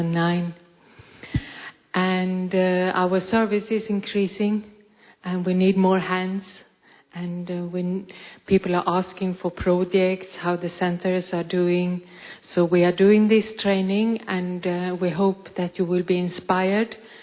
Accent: Copenhagen, Capital Region of Denmark, Denmark; I'm from Copenhagen. I live in the center in Copenhagen

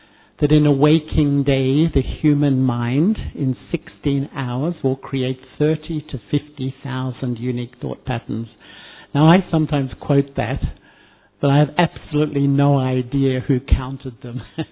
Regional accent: Melbourne, Victoria, Australia; I grew up in Melbourne and I was very involved in many social movements.

